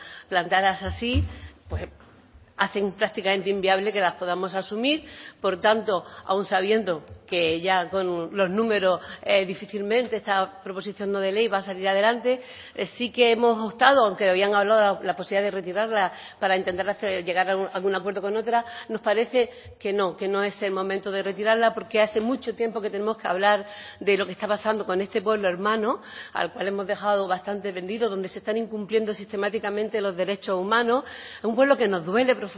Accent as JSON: {"language": "Spanish", "region": "Andalusia", "country": "Spain", "tie": "born there", "said": "Nos duele como pueblo canario, yo soy de nacimiento andaluza, también me siento muy ligada"}